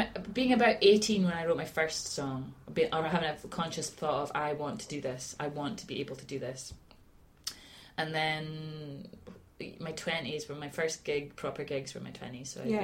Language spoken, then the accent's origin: English; Aberdeen, Scotland, United Kingdom; now in Glasgow, United Kingdom; in Aberdeen, I have a truly cute relationship with growing up in Aberdeen, and music in Aberdeen, I think, is hard going.